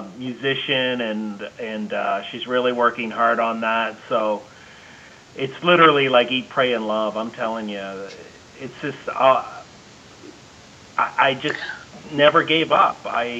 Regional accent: Canada; She's Canadian. We're both Canadian.

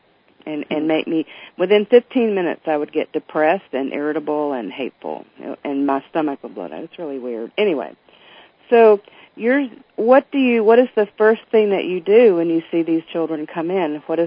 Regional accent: the South, United States; because I'm from the South, so I like to eat cornbread and things like

